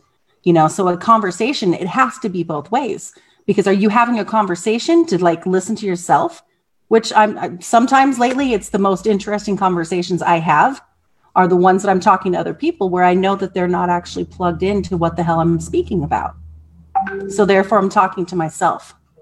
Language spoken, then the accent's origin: English; Big Bear Lake, California, United States; we had a hardware store and a boat landing growing up. I grew up in Northern California or Southern California in Big Bear Lake.